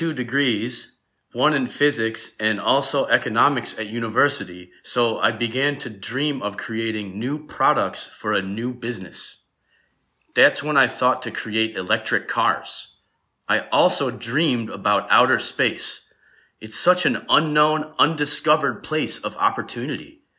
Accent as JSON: {"language": "English", "country": "South Africa", "tie": "born or raised there", "moved": "as an adult", "lives_now": "United States", "said": "I was born in South Africa, and I moved to America when I was a university student, and I attended university in America."}